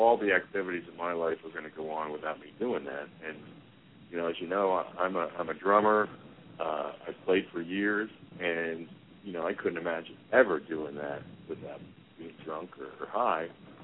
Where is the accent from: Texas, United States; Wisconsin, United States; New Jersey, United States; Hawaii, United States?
New Jersey, United States; little place in Blairstown, New Jersey that I didn't know existed near my hometown, about 15 minutes from my hometown, actually